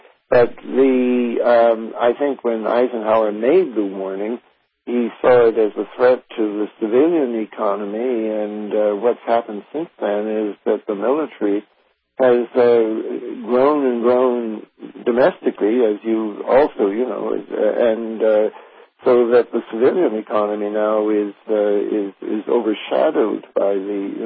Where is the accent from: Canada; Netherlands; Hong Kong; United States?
Canada; I'm a former diplomat, and also because I'm a Canadian